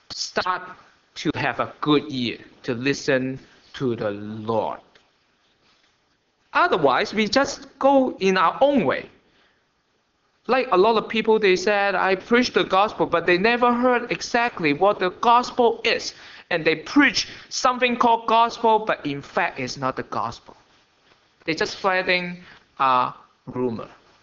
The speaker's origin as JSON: {"language": "English", "country": "Hong Kong", "second_language": "English", "said": "I have so many learning on globalization before I went to high school because I'm from Hong Kong."}